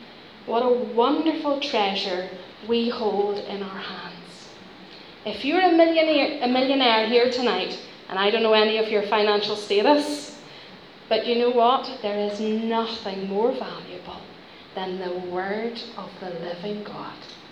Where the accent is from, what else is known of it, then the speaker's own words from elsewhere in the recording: Northern Ireland, United Kingdom; you can tell that I'm not from around these parts. I'm from, I'm from Ireland. Yeah, it's hard to hide that one, isn't it?